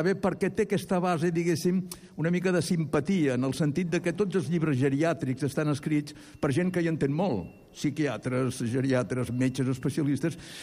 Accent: Barcelona, Catalonia, Spain; born there; jo no vaig néixer a Saragossa, vaig néixer a Barcelona

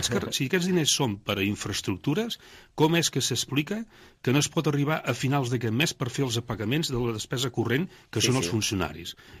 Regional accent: Sant Feliu de Guíxols, Catalonia, Spain; jo soc de Sant Feliu de Guíxols

